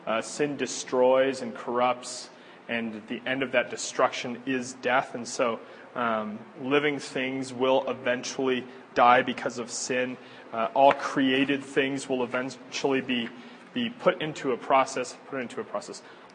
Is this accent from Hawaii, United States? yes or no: no; Nebraska, United States; I've seen lots of those because I'm from Nebraska.